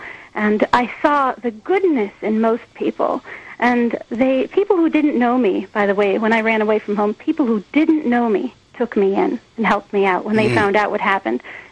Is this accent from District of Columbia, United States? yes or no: no; Chicago, Illinois, United States; Yeah, well, no, I grew up in Chicago, but I come from a very traditional culture where girls get married when they're told to get married